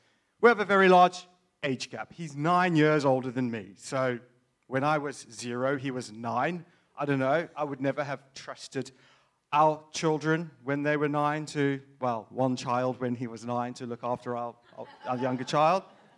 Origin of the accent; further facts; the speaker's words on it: South Africa; I come from South Africa, and that is a very, very important piece of context in this little story that I'm about to tell you.